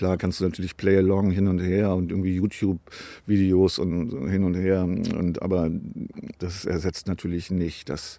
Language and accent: German; Bremen, Germany; Und als Bremer gibt es natürlich nur eine Mannschaft, die habe ich mir nicht ausgesucht.